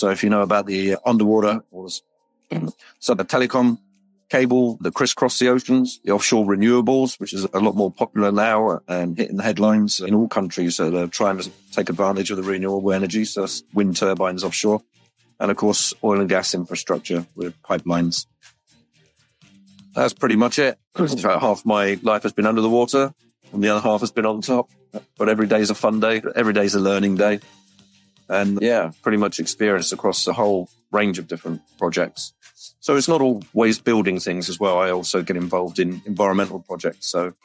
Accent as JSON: {"language": "English", "town": "Plymouth", "region": "South West England", "country": "United Kingdom", "said": "I'm from Plymouth, England, in the United Kingdom."}